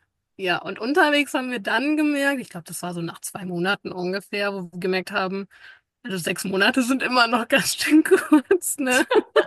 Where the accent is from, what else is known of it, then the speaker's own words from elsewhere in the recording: Lower Saxony, Germany; Kommen wir auch aus der Nähe von Göttingen, sind wir ja gestartet mit dem Van.